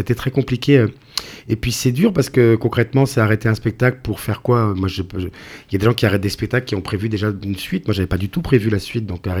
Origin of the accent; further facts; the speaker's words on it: Le Mans, Pays de la Loire, France; Moi, je viens du Mans, et au Mans, on compte tout en 24 heures.